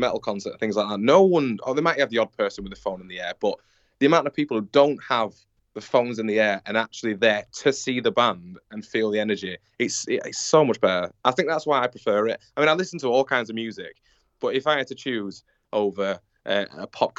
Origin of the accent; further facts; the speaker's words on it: Leeds, Yorkshire and the Humber, United Kingdom; I mean, I saw … in my hometown Leeds a couple of years ago